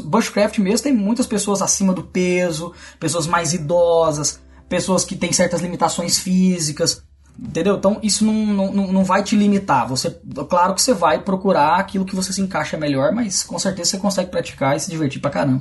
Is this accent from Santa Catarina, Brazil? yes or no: no; Goiás, Brazil; eu sou goiano e Goiás faz calor pra caramba